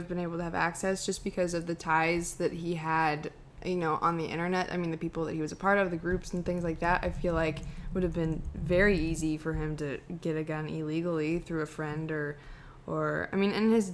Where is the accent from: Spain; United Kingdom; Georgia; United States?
United States; I'm 40 minutes from Kansas City is where I grew up.